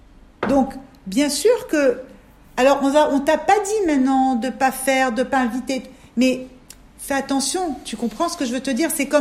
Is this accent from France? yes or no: yes; France; now in Israel; Moi maintenant, je viens de France, je comprends pas, j'ai pas le truc.